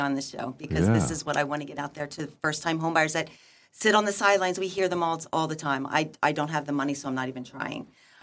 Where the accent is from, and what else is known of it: New Jersey, United States; born or raised there; also born or lived in Germany